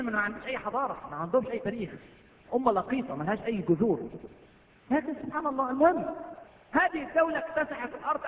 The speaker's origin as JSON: {"language": "Arabic", "country": "Egypt", "said": "في ناس كتير ما يعرفوش عندنا في مصر"}